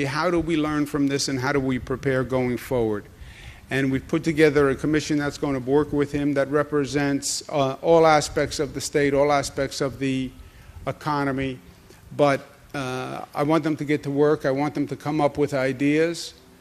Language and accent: English; New York, United States; I'm not just saying that as a New Yorker.